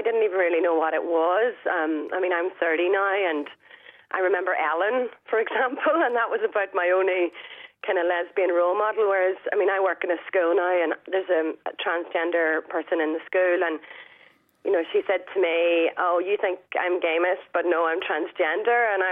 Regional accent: Northern Ireland, United Kingdom; moved away as an adult; I mean, I grew up in Northern Ireland, and I felt like I had to go to London

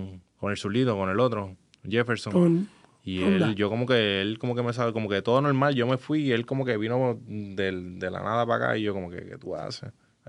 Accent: Quebradillas, Puerto Rico; Yo soy de Quebradilla, so nos eliminamos.

